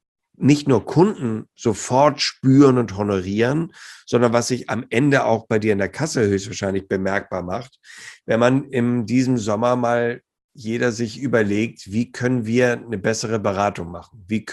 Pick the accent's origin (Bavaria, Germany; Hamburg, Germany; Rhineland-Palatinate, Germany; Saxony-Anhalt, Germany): Hamburg, Germany; Also ich kann jetzt nur als Hamburger sprechen.